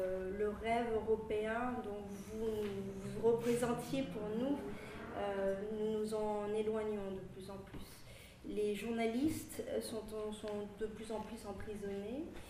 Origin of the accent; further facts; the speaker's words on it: Turkey; moi je suis née, j'ai grandi en Turquie